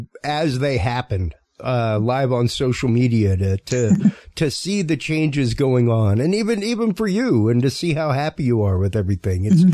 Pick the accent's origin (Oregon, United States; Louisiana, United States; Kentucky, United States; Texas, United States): Texas, United States; Houston; I'm from Houston.